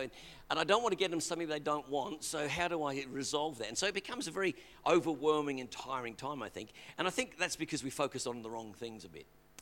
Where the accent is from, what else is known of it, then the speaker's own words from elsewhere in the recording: England, United Kingdom; I have very fond memories of Christmas growing up in England.